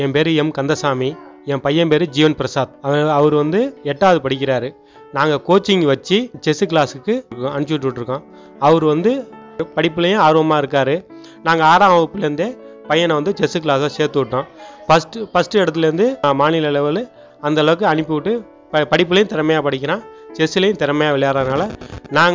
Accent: Olaiyur, Tamil Nadu, India; என் ஊர் சொந்த ஊர் ஓலையூர்.

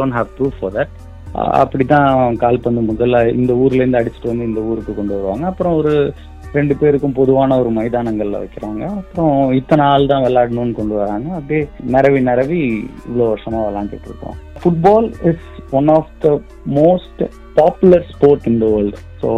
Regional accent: Pudukkottai, Tamil Nadu, India; என்னோட சொந்த ஊர் வந்து புதுக்கோட்டை.

